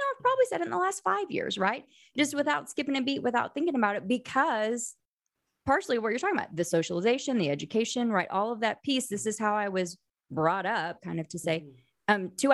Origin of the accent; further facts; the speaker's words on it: Oklahoma, United States; when I was growing up in Oklahoma, 12 years of Oklahoma history in my textbooks